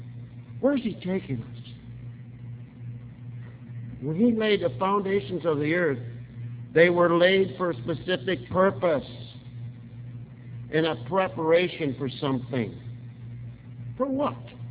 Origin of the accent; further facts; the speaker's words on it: South Dakota, United States; And let me tell you, I'm from South Dakota. I've seen a few snowflakes.